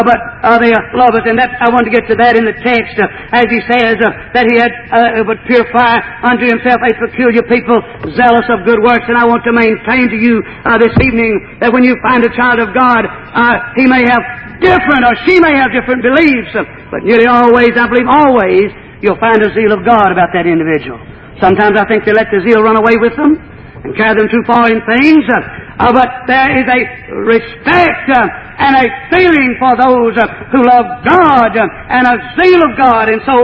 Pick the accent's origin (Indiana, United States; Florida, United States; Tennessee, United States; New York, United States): Tennessee, United States; Franklin; I have a very good friend that at Franklin, Tennessee, my hometown.